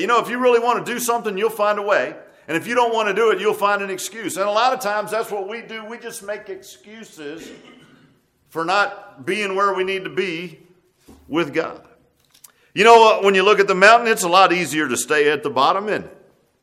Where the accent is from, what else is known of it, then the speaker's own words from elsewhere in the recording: Virginia Beach, Virginia, United States; I grew up in Virginia Beach and everything was flat.